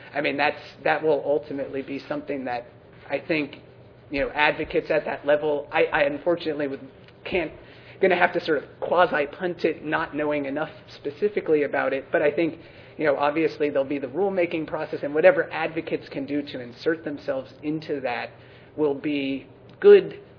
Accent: California, United States; As a Californian, I'm not versed well enough in what Washington laws are

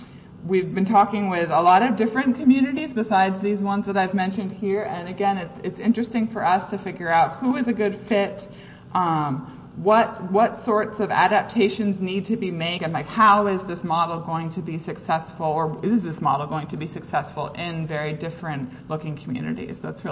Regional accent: East Coast, United States; I always have to remind myself that it's not Indiana, it's Illinois, because I'm from the East Coast.

